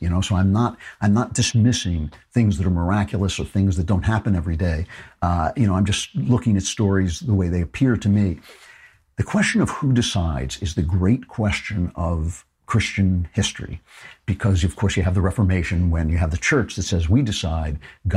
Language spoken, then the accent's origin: English; United States; maybe just because I'm an American